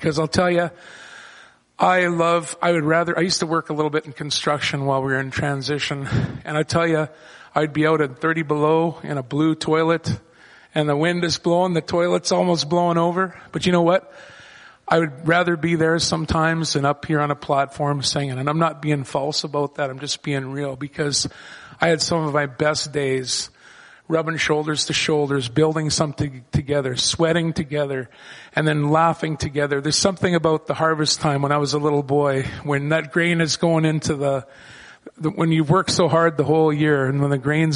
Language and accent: English; Regina, Saskatchewan, Canada; We're from Regina, Saskatchewan, and we're transitioning right now.